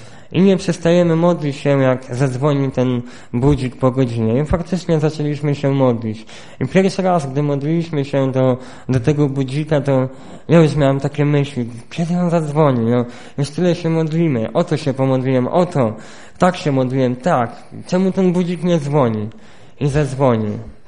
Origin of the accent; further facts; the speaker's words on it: Sanok, Subcarpathian Voivodeship, Poland; Ja pochodzę z miasta, z Sanoka, więc tam wszędzie jest zgiełk, chodzą ludzie, jeżdżą samochody, słychać jakiś dźwięk, miasto żyje.